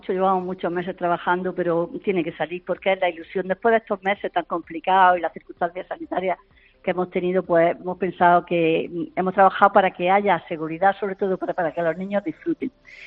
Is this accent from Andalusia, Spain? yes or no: yes; Granada, Andalusia, Spain